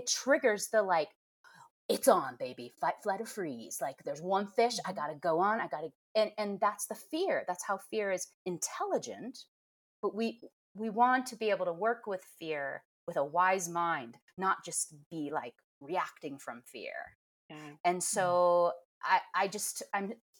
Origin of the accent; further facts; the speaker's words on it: Midwest, United States; I grew up in the Midwest, and therapy wasn't something that was like talked about.